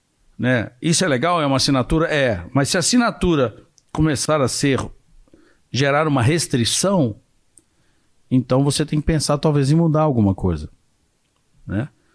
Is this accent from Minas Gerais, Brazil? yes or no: yes; Minas Gerais, Brazil; eu como mineiro morria de inveja